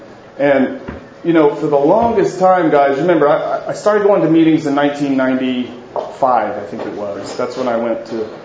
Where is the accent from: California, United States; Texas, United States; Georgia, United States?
Texas, United States; also born or lived in North Carolina; I'm 43, born and raised in Texas, spent 10 years in North Carolina